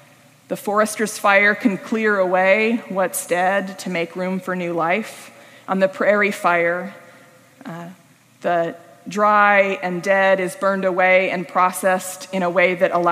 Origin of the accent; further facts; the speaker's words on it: Nebraska, United States; I moved from Western Nebraska to Southern California to live in the big civilized city.